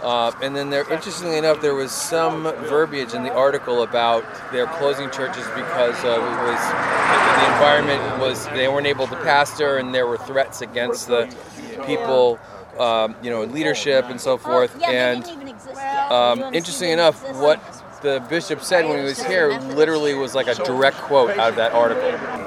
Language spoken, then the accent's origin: English; Massachusetts, United States; And I'm from, like I said, I'm from Massachusetts.